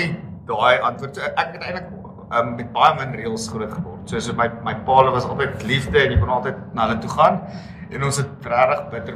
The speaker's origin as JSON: {"language": "Afrikaans", "town": "Nelspruit", "region": "Mpumalanga", "country": "South Africa", "tie": "born or raised there", "also_born_or_lived": "Benoni", "said": "gebore in Benoni. Ek het ek's toe na Ketterskool Nelspruit toe. Ek het skool gegaan in Nelspruit."}